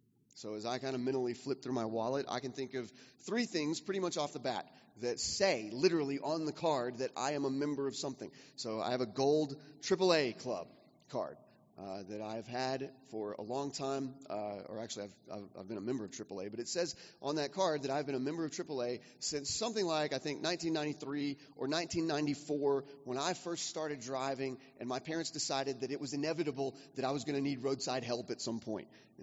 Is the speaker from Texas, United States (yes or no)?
yes; Texas, United States; born there; I'm a Texan by birth, and so I spent some time shooting when I was a kid